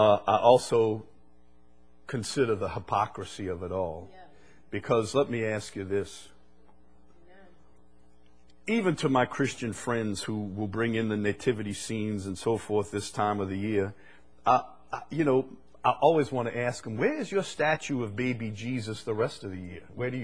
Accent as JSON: {"language": "English", "country": "United States", "said": "You know, for the most part, we are fat American affluent people."}